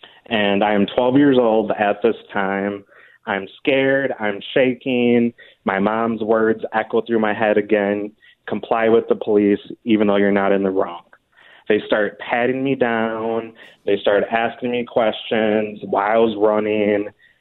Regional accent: Fond du Lac, Wisconsin, United States; So kind of, I'm from Fond du Lac, Wisconsin. It's a small town, kind of a hick town.

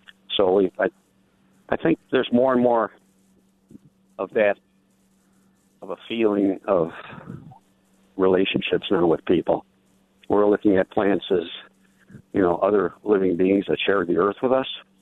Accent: Berwyn, Illinois, United States; So growing up in Berwyn, Illinois, and growing up Czech, you had to find what you love to do had to be your profession because you're going to do it every day.

